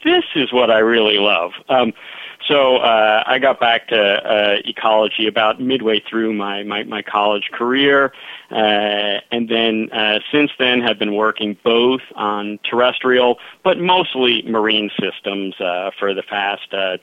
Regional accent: Northport, New York, United States; I grew up on Long Island, and as a kid, I was always on the shores around Northport, which was a little town.

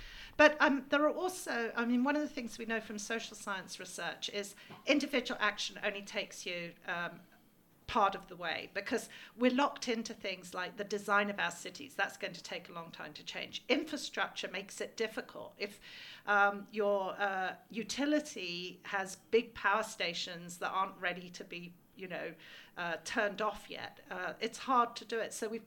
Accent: England, United Kingdom; accent: English; You can hear my accent is English.

